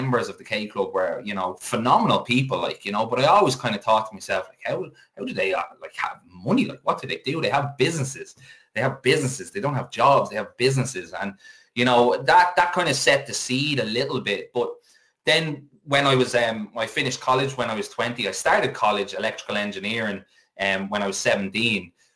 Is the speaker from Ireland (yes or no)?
yes; Kildare, Ireland; accent: a little bit of Dublin twang; But I'm a Kildare man. North Kildare, there's a big difference between North Kildare and South Kildare. But I've pretty much lived my whole life growing up in Kildare. And you know, yeah, I went to college in Dublin.